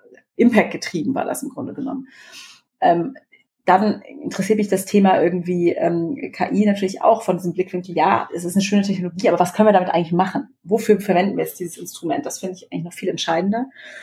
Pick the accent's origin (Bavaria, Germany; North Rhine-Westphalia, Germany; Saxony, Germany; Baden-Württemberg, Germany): Baden-Württemberg, Germany; ich bin ja groß geworden in Baden-Württemberg und in der Nähe von Karlsruhe.